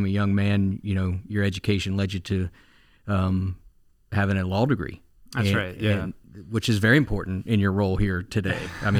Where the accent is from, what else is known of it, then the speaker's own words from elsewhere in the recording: Pennsylvania, United States; And you talk about, like, where are you from? Pennsylvania. You ever been to Potter County?